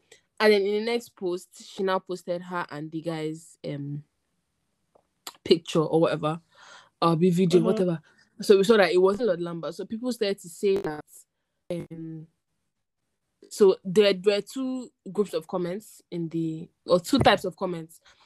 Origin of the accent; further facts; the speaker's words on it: Nigeria; because I'm Nigerian, does not mean that I have